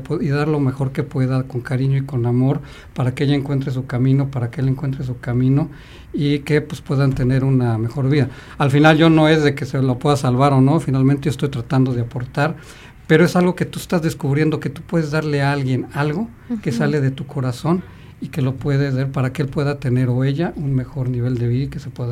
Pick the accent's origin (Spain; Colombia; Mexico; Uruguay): Mexico; sí nosotros como ser mexicanos nos marcan que el matrimonio tenía que ser de esa manera